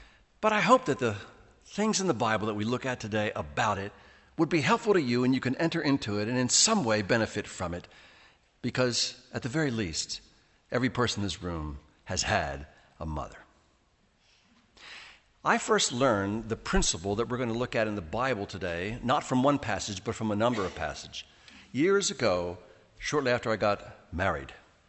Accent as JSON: {"language": "English", "country": "United States", "said": "After all, I'm an American."}